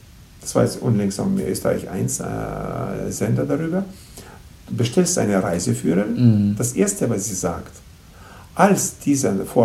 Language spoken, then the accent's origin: German; Lithuania; ich spreche jetzt für, ich bin Litauer.